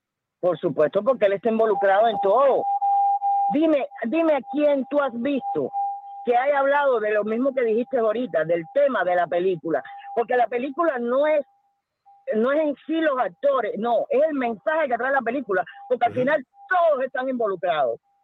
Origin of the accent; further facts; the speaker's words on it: Cuba; En mi país no es ilegal hacerse un aborto. Hacerse un aborto en Cuba es como ir al refrigerador